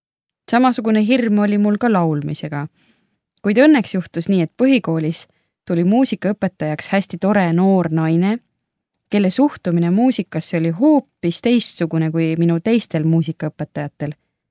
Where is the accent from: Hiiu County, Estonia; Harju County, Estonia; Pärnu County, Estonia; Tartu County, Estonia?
Harju County, Estonia; Keila; ja pärit Keilast.